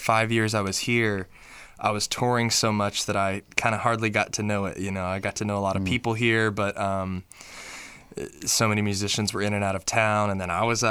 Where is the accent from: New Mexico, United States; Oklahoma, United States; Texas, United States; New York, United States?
Oklahoma, United States; Purcell; Yeah, I'm from Oklahoma, a little town called Purcell.